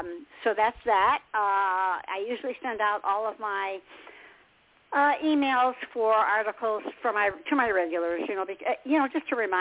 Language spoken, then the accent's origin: English; Michigan, United States; now in Texas, United States; I came from Michigan, and so it's better than living, knowing ice and snow is going to come, and you don't really have that much of a summer.